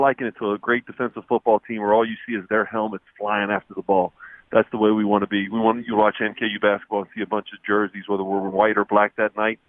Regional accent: Kentucky, United States; I'm from Northern Kentucky.

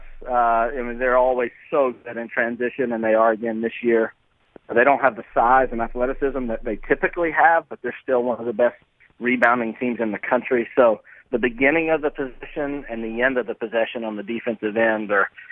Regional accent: Nashville, Tennessee, United States; I'm from Nashville, which is where Belmont and Lipscomb are, so it was easy for me just to wait it out and wait for the right opportunity.

